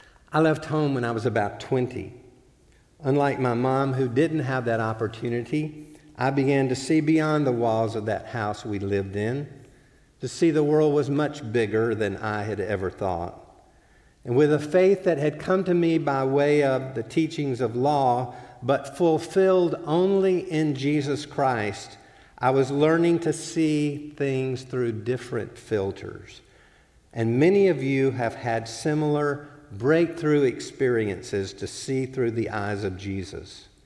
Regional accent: Alabama, United States; freedom from racial prejudice that was planted in me growing up in South Alabama

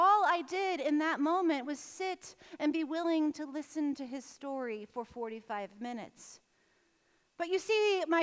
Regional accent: Midwest, United States; And being the Midwesterner that I am, I said

